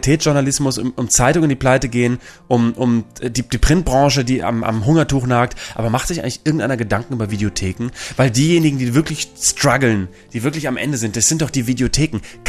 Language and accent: German; Northern Germany, Germany; also born or lived in Vegesack, Germany; uns beide als Norddeutsche, mich erinnert das gerade an was, Reeperbahn, ich sag nur Reeperbahn. Ich habe früher in Fegesack in der Nähe einer Reeperbahn gewohnt